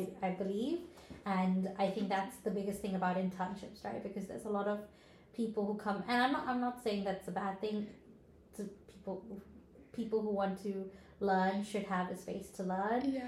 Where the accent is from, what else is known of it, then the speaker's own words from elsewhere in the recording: South Africa; And I come from South Africa.